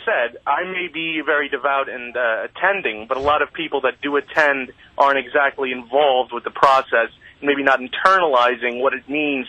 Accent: Queens, New York, United States; I'm from Queens.

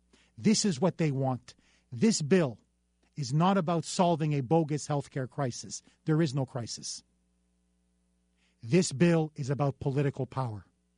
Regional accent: Canada; I am originally from Canada, and I have lived and witnessed socialized medicine firsthand.

